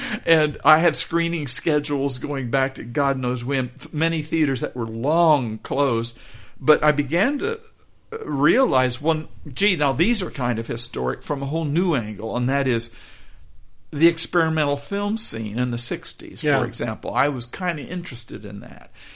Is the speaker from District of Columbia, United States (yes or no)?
no; Kansas, United States; I wrote a brief note saying I'm from Kansas, mm-hmm. you know, in L.A. for the summer, and I'd love to talk with you.